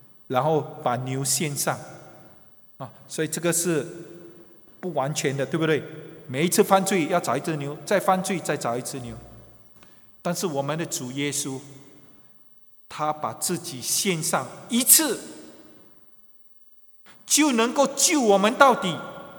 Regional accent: China; 我说我们中国人老早就知道这个故事嘛

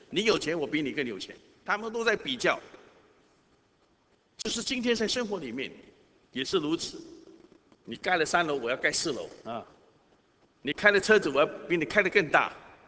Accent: Guangdong, China; 所以我们广东人有一句话，

